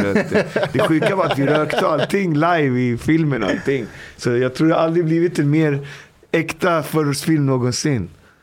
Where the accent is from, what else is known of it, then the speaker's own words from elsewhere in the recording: Botkyrka, Stockholm County, Sweden; Jag är född i Botkyrka. Ah. Jag har aldrig bott någon annanstans. Jag bor på samma ställe där jag är född.